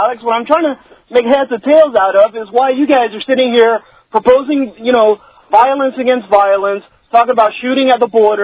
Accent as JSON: {"language": "English", "country": "Argentina", "moved": "yes", "said": "And look, like I told you, I'm an immigrant. I came from Argentina."}